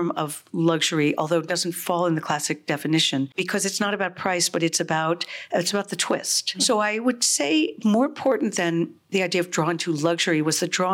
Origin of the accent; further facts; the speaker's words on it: New York City, New York, United States; I am a New Yorker through and through. So I talked about my grandmother's Vienna, Cape Town, but I grew up in New York and there's nowhere else on this planet that I feel at home.